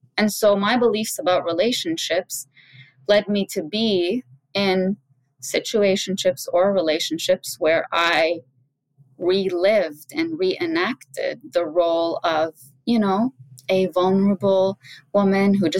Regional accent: Lebanon; So I reflected on my own life when I was younger, growing up in Lebanon.

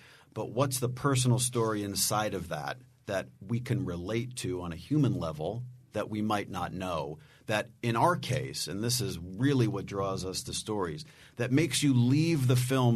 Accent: Cleveland, Ohio, United States; I'm from Cleveland, Ohio.

